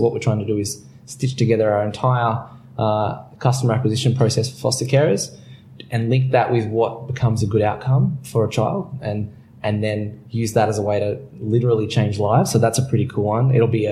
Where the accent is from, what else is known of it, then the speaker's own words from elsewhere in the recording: Newcastle, New South Wales, Australia; also born or lived in Sydney; I grew up in Newcastle. I went through school here, spent the early part of my 20s away working in Sydney, which is a bit of a rite of passage for a Novocastrian